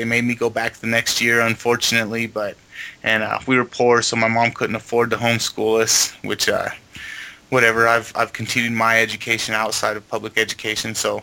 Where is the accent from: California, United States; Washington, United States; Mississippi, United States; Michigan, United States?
California, United States; Los Angeles; also born or lived in West Coast; We grew up out on the West Coast. A large part of our childhood was in Los Angeles